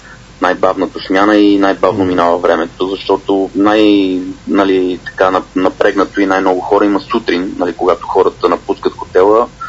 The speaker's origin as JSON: {"language": "Bulgarian", "town": "Sofia", "region": "Sofia City", "country": "Bulgaria", "tie": "born or raised there", "moved": "as an adult", "lives_now": "Regina, Canada", "said": "8600 или 8700 километра от София точно до Риджайна. Първото това, което направих като дойдох да видя от родния ми град колко е далече."}